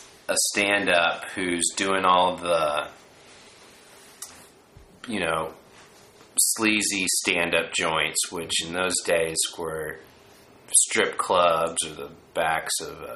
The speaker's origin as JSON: {"language": "English", "town": "Little Rock", "region": "Arkansas", "country": "United States", "said": "And I was from Little Rock, Arkansas, so it didn't even occur to me that I could, as much as I love those things"}